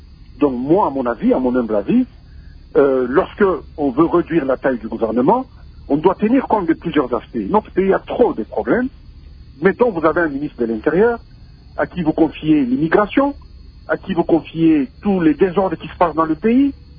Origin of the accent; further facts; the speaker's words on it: DR Congo; mes chers compatriotes, nous sommes tous des Congolais.